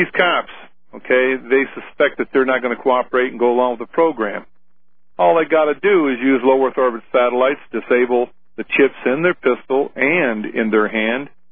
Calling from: Michigan, United States; From Michigan, Alex.

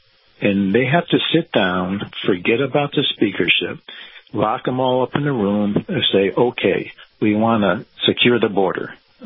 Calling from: Clearwater, Florida, United States; Hey, Kyle … in Clearwater.

